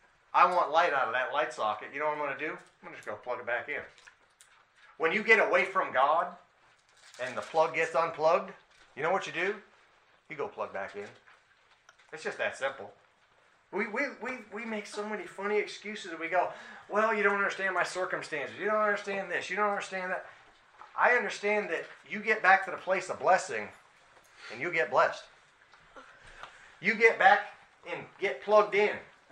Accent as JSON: {"language": "English", "region": "New Hampshire", "country": "United States", "tie": "born or raised there", "moved": "as an adult", "lives_now": "Missouri, United States", "said": "I wasn't originally from this area or from Missouri. I grew up in New Hampshire."}